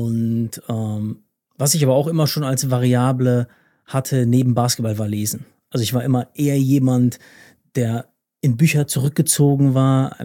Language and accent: German; Paderborn, North Rhine-Westphalia, Germany; hab einen Bachelor gemacht in Paderborn, in meiner Heimatstadt, bin quasi wieder zurück zu Mami